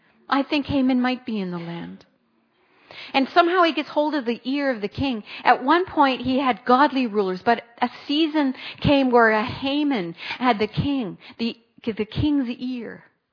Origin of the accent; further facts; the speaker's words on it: Canada; I'm from Canada.